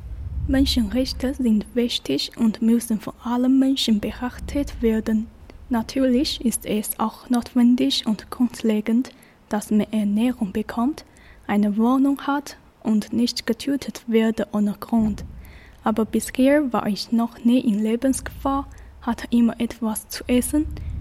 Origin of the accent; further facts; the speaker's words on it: China; Was, wie ich finde, nicht so gut umgesetzt wurde in meinem Heimatland China, war das Recht, dass man seine Meinung frei äußern darf.